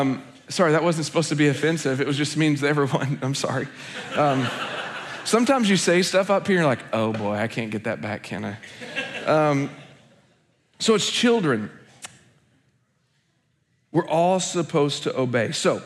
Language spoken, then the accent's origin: English; Oklahoma, United States; I grew up in the South, not like Alabama. Like, I grew up in Oklahoma. We consider ourselves a different South, but people in the Midwest don't